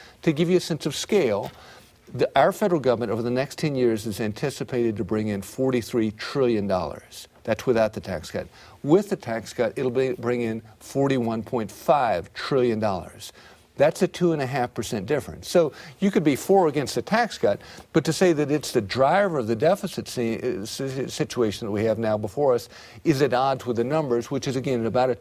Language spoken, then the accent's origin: English; South Carolina, United States; the family farm I grew up on in South Carolina